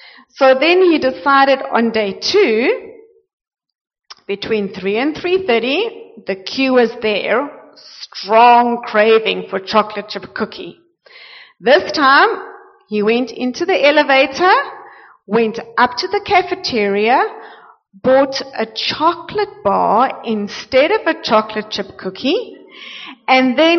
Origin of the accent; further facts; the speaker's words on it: South Africa; So I'm from South Africa. There's a very strong British influence there, and so 3 o'clock is tea time in the afternoon, right?